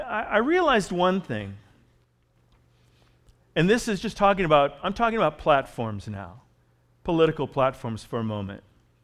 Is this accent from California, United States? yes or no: yes; California, United States; Well, I grew up in California. I didn't even know there was a KKK.